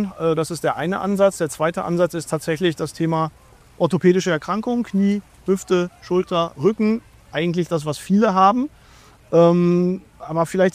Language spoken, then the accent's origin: German; Dortmund, North Rhine-Westphalia, Germany; in der Nähe von Dortmund, wo ich herkomme